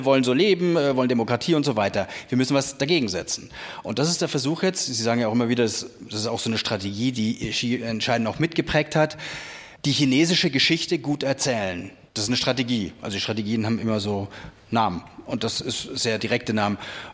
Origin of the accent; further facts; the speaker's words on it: Bavaria, Germany; ich komme selbst aus Franken